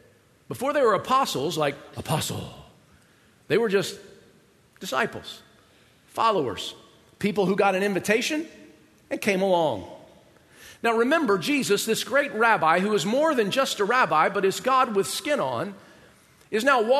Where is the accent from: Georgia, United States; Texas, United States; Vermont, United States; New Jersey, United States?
Georgia, United States; I know that I'm originally from Georgia, and that probably shocks everyone because you have this idea of what Southerners do and don't like.